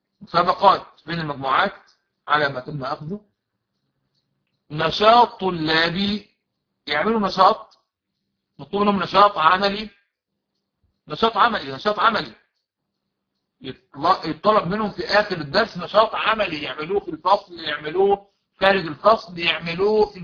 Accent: Egypt; عندنا في مصر

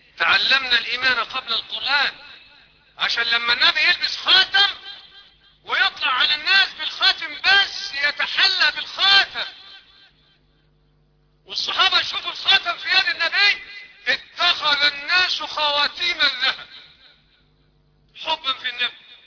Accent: Egypt; اللهم اجعل بلدنا مصر بلد امن وامان ورخاء واستقرار

